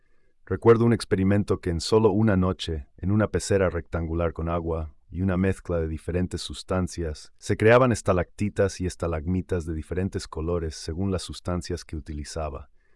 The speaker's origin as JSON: {"language": "Spanish", "town": "Valencia", "region": "Valencian Community", "country": "Spain", "tie": "born or raised there"}